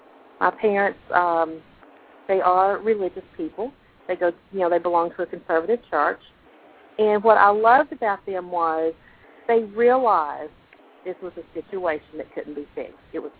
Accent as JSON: {"language": "English", "region": "Kentucky", "country": "United States", "tie": "born or raised there", "said": "I grew up in Eastern Kentucky, in the Appalachian Mountains"}